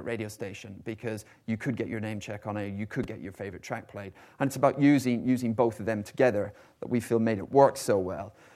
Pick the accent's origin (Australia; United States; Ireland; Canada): Ireland; I'm Irish, so it's a big thing every day.